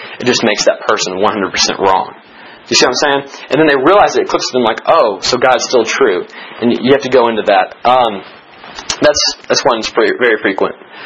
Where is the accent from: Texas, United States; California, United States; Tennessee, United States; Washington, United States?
Tennessee, United States; Nashville; And I said, I'm from Nashville.